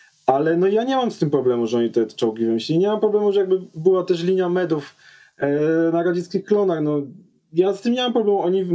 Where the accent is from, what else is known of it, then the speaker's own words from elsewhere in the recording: Kraków, Lesser Poland, Poland; Ja jestem z Krakowa